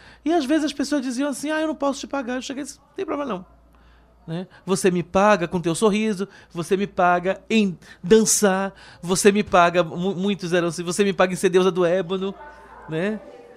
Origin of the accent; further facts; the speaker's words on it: Manaus, Amazonas, Brazil; now in Salvador, Brazil; nasci nesse bairro festeiro, aonde seria um bairro negro, nossa, a liberdade de lá de Manaus, né? Seria a nossa liberdade. Então, lá eu me criei e vim parar na Bahia, vim parar em Salvador, né? Meu pai veio transferido e eu vim com eles